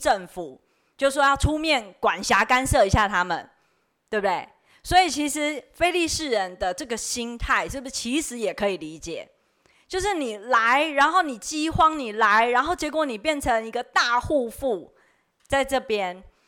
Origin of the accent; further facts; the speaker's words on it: Taiwan; 大家身为台湾人，你们用想的就觉得台湾人会怎样？